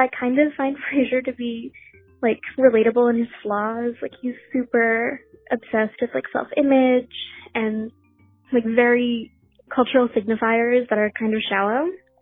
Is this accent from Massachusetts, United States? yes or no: yes; Boston, Massachusetts, United States; I'm from Boston.